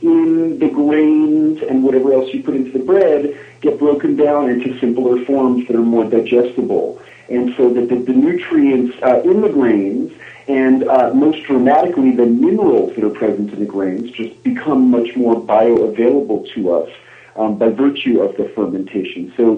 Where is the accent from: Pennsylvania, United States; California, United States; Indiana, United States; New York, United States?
New York, United States; As a kid growing up in New York, sour pickles were my very favorite food